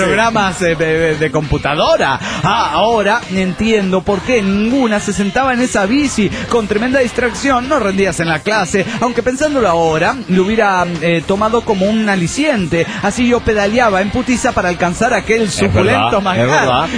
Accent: Guadalajara, Jalisco, Mexico; de Guadalajara, Jalisco, México.

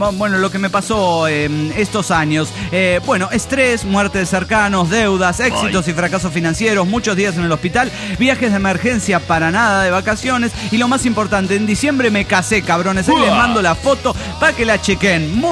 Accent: Cochabamba, Bolivia; de Cochabamba, Bolivia.

